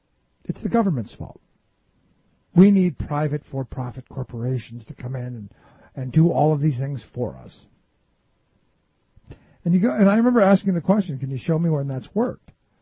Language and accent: English; Cleveland, Ohio, United States; because I look at my hometown, where I grew up in Cleveland.